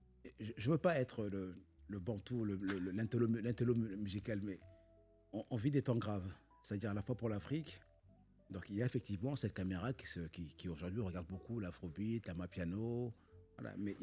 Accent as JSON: {"language": "French", "country": "France", "said": "la démocratie n'est pas respectée même chez nous en France"}